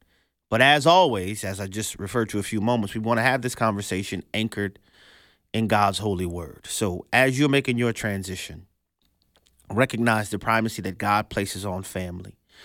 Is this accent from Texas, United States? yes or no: no; New Orleans, Louisiana, United States; growing up in New Orleans, and all my New Orleans people are going to know what I'm talking about, we had neutral grounds.